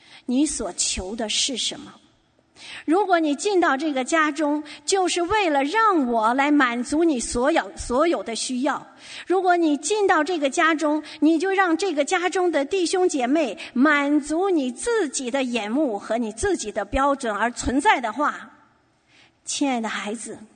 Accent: China; moved away as an adult; now in Canada; 我常常在想我也有这样的经历，当人问我说你是哪人啊，我就会回答说我是中国人。

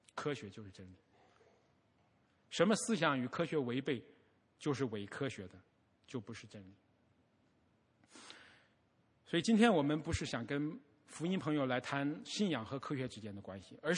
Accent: China; 不好意思的是我是从大陆出来的，所以我比较了解大陆的心理

